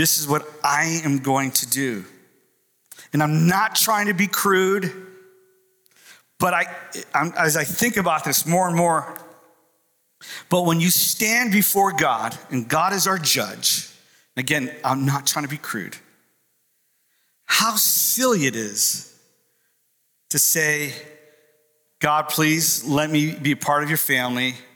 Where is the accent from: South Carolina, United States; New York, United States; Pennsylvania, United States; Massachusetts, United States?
New York, United States; Now, I'm from New York. I say curse word. Down here, they say cuss word.